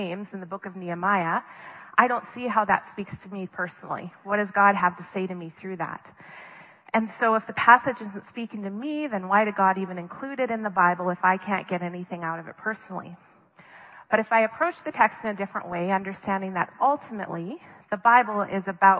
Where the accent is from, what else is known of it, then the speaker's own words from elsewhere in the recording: Minnesota, United States; I am from the States, but I'm from Minnesota, which is about as close to Canada as you can get. We do not say y'all there.